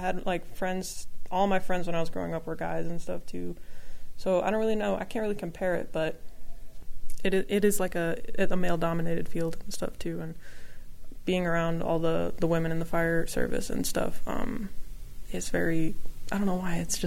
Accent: Charlotte, North Carolina, United States; I wanted to get started with the Charlotte Fire Department back in my home state

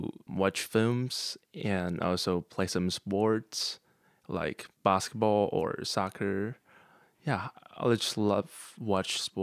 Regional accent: Jiangmen, Guangdong, China; English is a second language; I'm from China, a small city in the south called Jiangmen, and I'm 16 years old.

